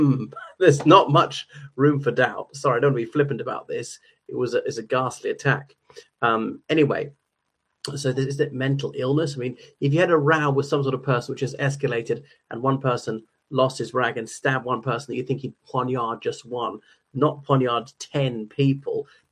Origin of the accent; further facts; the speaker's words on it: Ireland; o everyone … from Ireland